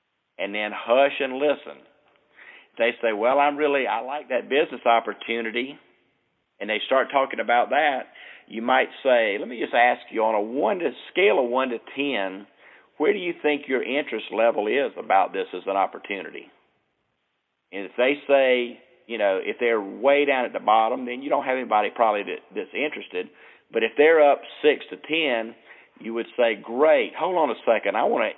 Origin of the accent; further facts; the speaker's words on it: South Carolina, United States; I'm a surfer. I grew up surfing down in South Carolina.